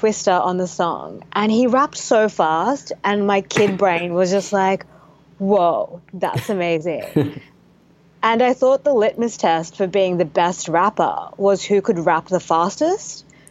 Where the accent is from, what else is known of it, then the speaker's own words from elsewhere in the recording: Australia; I'm from Australia.